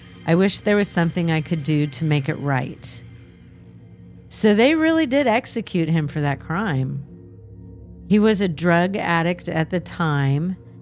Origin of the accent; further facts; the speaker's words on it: Perth, Western Australia, Australia; So I'm originally from Perth in Western Australia.